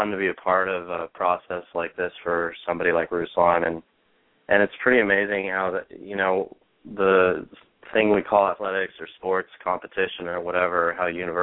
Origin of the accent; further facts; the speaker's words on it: Toronto, Ontario, Canada; I grew up playing hockey in Toronto and a lot of other sports